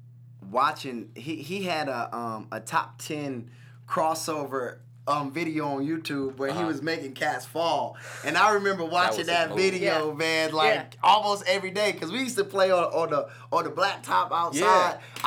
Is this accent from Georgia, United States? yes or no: no; Houston, Texas, United States; I mean, hey, you can say whatever you want to say, but like I said, I'm from Houston.